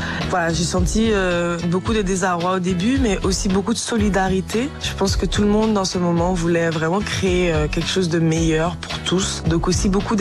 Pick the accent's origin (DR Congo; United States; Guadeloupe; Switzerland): Guadeloupe; Puis je suis rentrée chez moi en Guadeloupe.